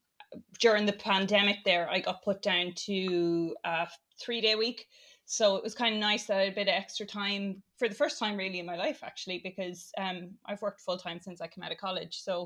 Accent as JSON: {"language": "English", "region": "County Cavan", "country": "Ireland", "said": "Yeah. We're from Cavan."}